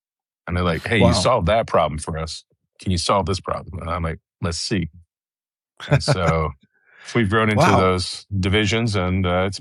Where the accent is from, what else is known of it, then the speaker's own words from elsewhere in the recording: Indonesia; now in United States; So I grew up in Indonesia. I'm a missionary kid, so I grew up there